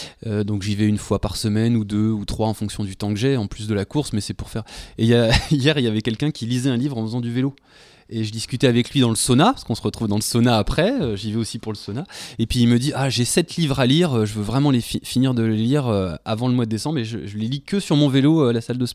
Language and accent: French; Bourgogne-Franche-Comté, France; mon village natal, dans la Nièvre, donc je suis bourguignon. Et dans ce village, c'est un petit village de 1200 habitants